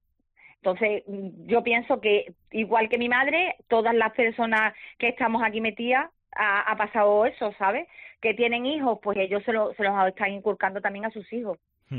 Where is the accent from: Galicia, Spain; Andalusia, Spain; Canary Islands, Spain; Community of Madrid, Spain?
Andalusia, Spain; Huelva; Por ejemplo, yo no soy de Lepe es mi madre. ¿Sabes? Yo soy de aquí de la capital.